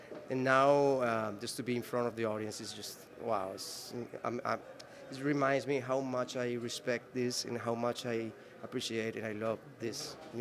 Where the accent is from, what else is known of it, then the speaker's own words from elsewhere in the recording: Medellin, Antioquia, Colombia; I grew up in Medellin with my parents